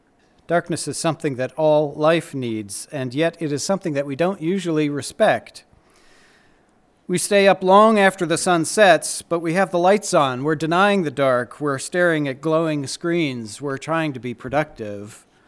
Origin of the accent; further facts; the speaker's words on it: Minnesota, United States; I grew up in Minnesota. Vacationing in Wisconsin was somehow extravagant.